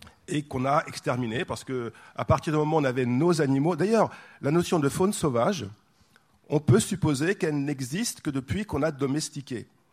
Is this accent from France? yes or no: yes; France